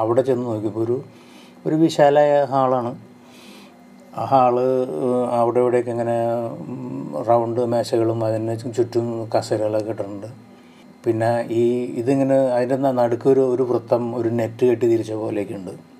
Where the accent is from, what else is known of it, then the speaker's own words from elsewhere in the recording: Thrissur, Kerala, India; അയാൾ എന്നോട് ചോദിച്ചു എവിടെ നിന്നാണ്. ഞാൻ പറഞ്ഞു തൃശ്ശൂരിൽ നിന്നാണ്.